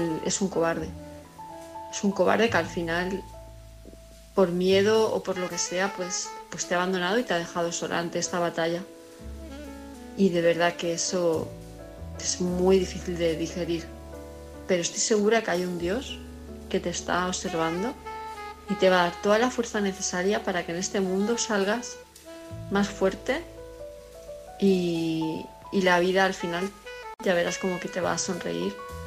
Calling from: Palma, Balearic Islands, Spain; de Palma de Mallorca

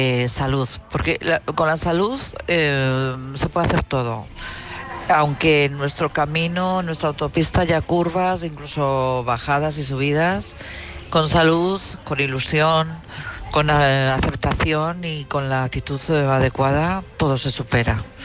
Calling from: Madrid, Community of Madrid, Spain; de Madrid.

